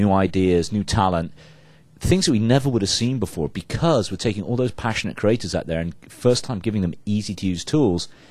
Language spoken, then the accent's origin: English; England, United Kingdom; now in United States; I got married to my wife in America, even though we're both English.